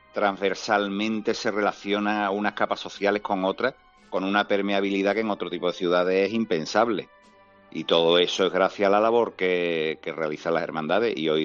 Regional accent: Seville, Andalusia, Spain; yo como hermano mayor, bueno, como sevillano, como cofrade

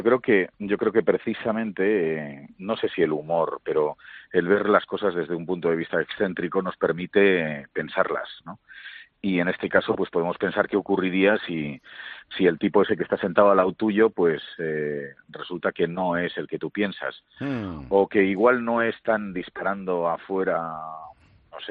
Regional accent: Bilbao, Basque Country, Spain; soy de Bilbao, ¿no?

